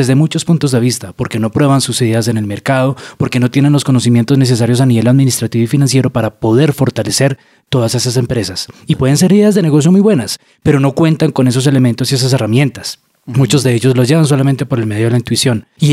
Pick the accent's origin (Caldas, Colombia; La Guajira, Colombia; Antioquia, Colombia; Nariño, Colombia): Caldas, Colombia; Manizales; now in Bogotá, Colombia; Manizales, Caldas, Colombia. Vivo hace ya 14 años acá en Bogotá.